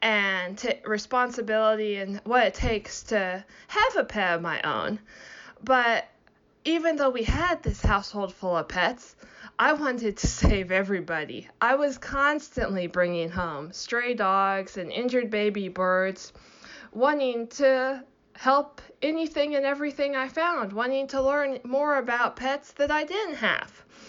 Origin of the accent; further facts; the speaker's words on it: Plano, Texas, United States; I grew up in Plano, Texas.